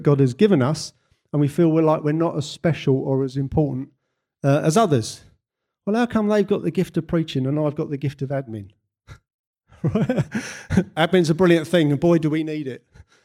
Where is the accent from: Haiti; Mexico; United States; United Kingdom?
United Kingdom; I know we're British.